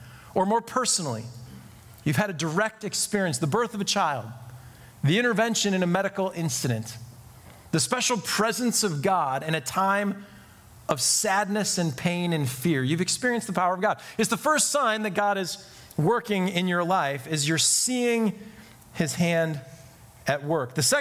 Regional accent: Chicago, Illinois, United States; We had a group of them in the church I grew up at in Chicago

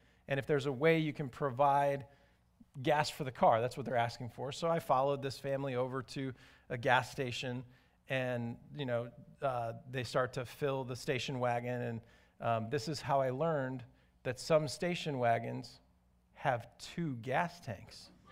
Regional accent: Chicago, Illinois, United States; Now, in this day and age, you know, I grew up in Chicago.

